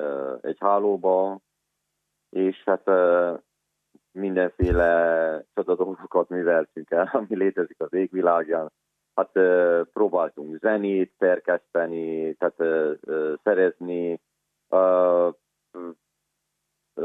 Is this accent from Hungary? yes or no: no; Ciumani, Harghita, Romania; also born or lived in Gheorgheni; 1978. decemberében születtem Gyergyószent Miklóson. 9 hónapos koromban a szüleim elváltak, így egy Gyergyócsoma falvára költözött a család egyik része, és a nagyszüleimnél nevelkedtem. Gyergyócsoma falván ott végeztem az általános iskolát és az 5-8-at is.